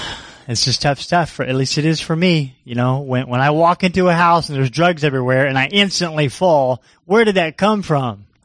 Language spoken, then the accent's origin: English; Florida, United States; now in Alaska, United States; Out here in Alaska, I was telling my sister, you know, we're from Florida